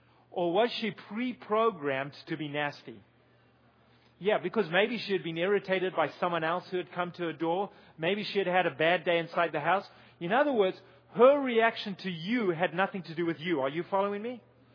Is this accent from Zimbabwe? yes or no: yes; Zimbabwe; I grew up in Zimbabwe. We had two servants.